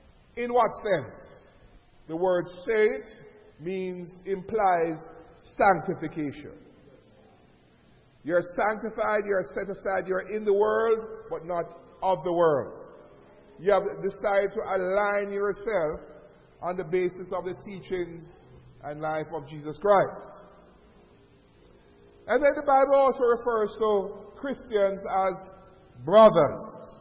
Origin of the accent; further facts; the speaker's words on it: Jamaica; Now, we grew up in Jamaica, all the Roman Catholics, they have the priests, the Anglicans have the priests